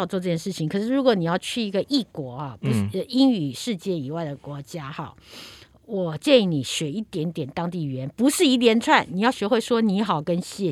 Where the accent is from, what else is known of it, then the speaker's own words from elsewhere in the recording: Taiwan; 他们都就好像我们台湾人听到人家讲几句